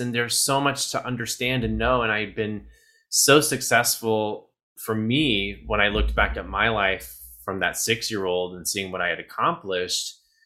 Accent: Texas, United States; Sure. I'm originally from Southeast Texas. I grew up down there, but I was very, very young, 6 years old when I was bit by the theater bug.

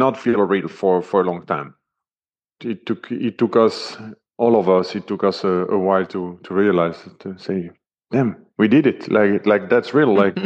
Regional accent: France; now in Belgium; I'm from France, but I'm located in Belgium with my wife

